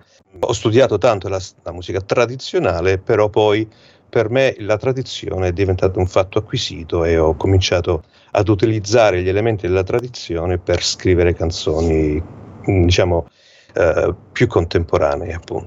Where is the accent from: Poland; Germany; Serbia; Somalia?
Germany; now in Calabria, Italy; Io sono nato e cresciuto in Germania, poi sono trasferito in Calabria